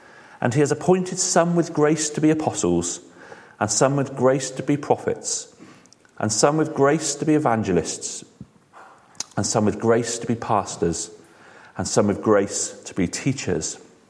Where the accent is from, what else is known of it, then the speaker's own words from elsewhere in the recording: Kingswood, South West England, United Kingdom; I grew up in Kingswood, not far from here